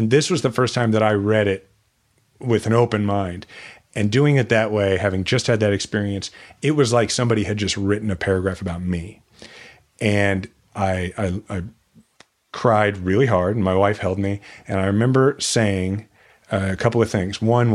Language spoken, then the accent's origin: English; Kansas City, United States; I was going to become mayor of my hometown that I love. My kids are sixth generation Kansas Cityans.